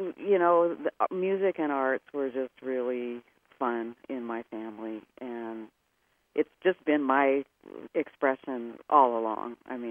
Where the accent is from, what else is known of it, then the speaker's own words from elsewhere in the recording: Iowa, United States; born there; I was the youngest of five. I was born in Iowa.